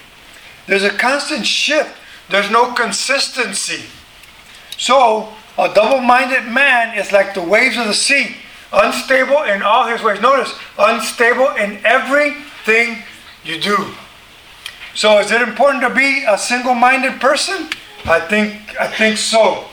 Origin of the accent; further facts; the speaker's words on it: Galveston, Texas, United States; I grew up near Galveston Island by the ocean.